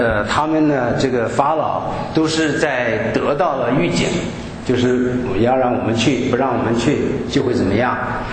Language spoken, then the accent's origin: Chinese; Hebei, China; 在我们家，我们河北人都是住的平房，很低，